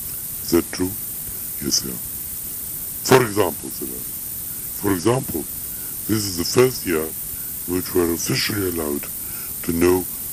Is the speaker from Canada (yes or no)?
no; Oxford, South East England, United Kingdom; I come from England. Where in England? Oxford.